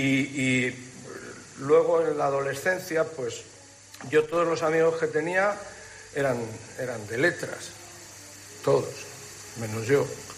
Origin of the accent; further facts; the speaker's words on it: Zamora, Castile and León, Spain; Soy zamorano, a mí mi padre me... En casa, cuando yo era pequeño, se hablaba, te contaban leyendas de las iglesias